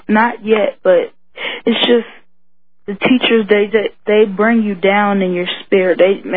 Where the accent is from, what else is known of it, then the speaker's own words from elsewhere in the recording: Ohio, United States; this guy must be psychic because I listen to 1500 AM and I'm from Ohio.